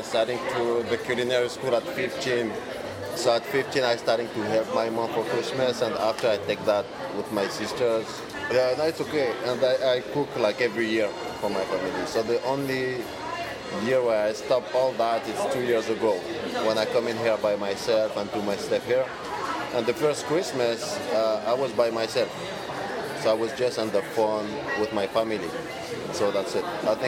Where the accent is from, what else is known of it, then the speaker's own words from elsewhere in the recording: Paris, Île-de-France, France; English is a second language; Oh, me, I'm French, from Paris.